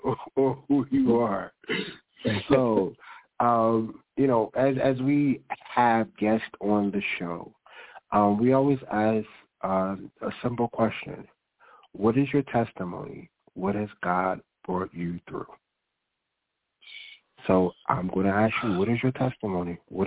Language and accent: English; Sylvania, Georgia, United States; All right, now my family, I'm from Sylvania, Georgia, not Savannah, Sylvania, Georgia.